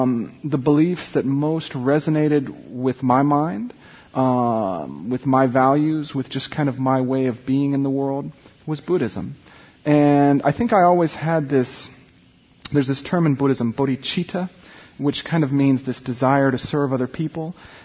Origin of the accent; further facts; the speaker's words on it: Virginia, United States; I grew up in Virginia, which we also think of as the South, and pretty much lived on military bases all my childhood years.